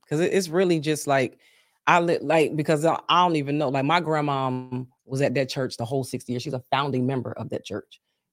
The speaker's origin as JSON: {"language": "English", "town": "Bristol", "region": "Pennsylvania", "country": "United States", "tie": "born or raised there", "said": "I do two big events in my hometown of Bristol, Pennsylvania every year."}